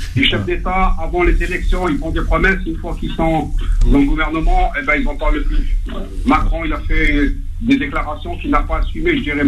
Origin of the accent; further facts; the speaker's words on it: France; born there; je suis né en France, je suis français